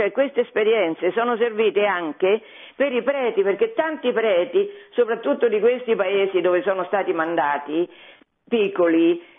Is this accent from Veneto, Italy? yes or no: no; Fabriano, Marche, Italy; Io sono di Fabriano